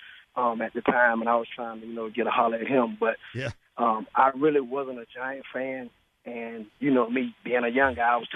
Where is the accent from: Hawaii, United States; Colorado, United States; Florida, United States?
Florida, United States; So you know me, I'm from Florida. I was like, I'm used to hurricane.